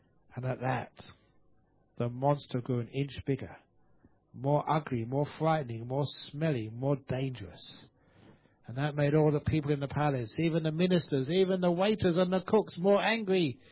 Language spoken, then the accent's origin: English; Australia; I was telling people, there's a nice story from my home country, Australia.